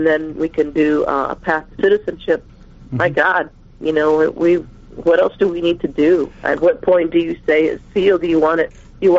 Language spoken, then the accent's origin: English; El Paso, Texas, United States; I'm from the border. I'm from El Paso, Texas. I'm a border girl